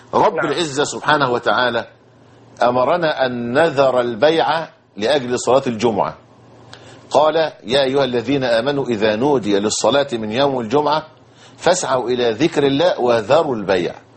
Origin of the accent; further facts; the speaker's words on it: Egypt; لكن يحصل إيه، ودي بتحصل عندنا في مصر،